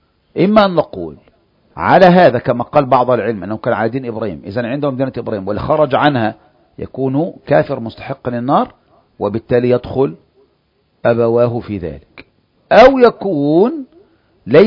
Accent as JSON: {"language": "Arabic", "country": "Egypt", "said": "احنا مصريين زي بعض وعارفين بعض كويس قوي"}